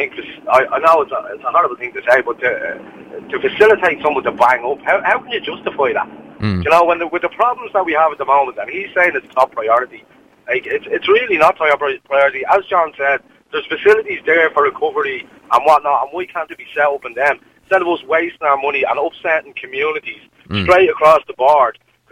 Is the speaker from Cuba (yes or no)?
no; Dublin, Leinster, Ireland; I am from the Dublin 9 area